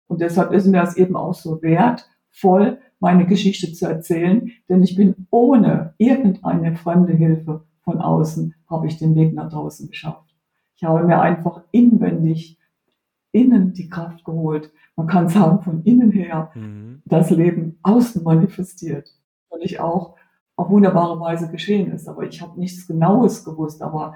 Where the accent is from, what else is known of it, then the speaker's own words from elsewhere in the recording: Heidelberg, Baden-Württemberg, Germany; weil Heidelberg ist ja meine Heimatstadt und da wollte ich einfach mal wieder ankommen.